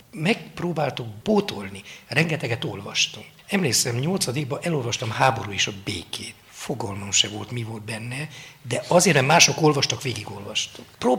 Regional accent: Lăzarea, Harghita, Romania; Én a Szárhegyi táborban nőttem fel. Én egész kicsi koromtól ott voltam a táborban.

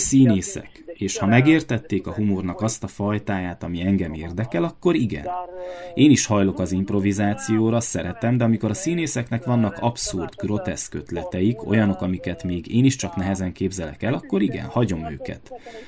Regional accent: Betlehem, Bistrița-Năsăud, Romania; Úgy, ahogyan láttam én akkoriban a szülővárosomban, Betlehemben, Besztercem mellett.

